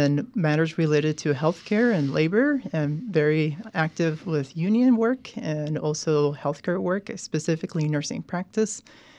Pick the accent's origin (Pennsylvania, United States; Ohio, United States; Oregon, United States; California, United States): Oregon, United States; Medford; first language Spanish; English is a second language; I am a resident of West Medford, born and raised in Medford to immigrant parents, only speaking Spanish at home. I went into kindergarten knowing mostly no English, so I learned English at school.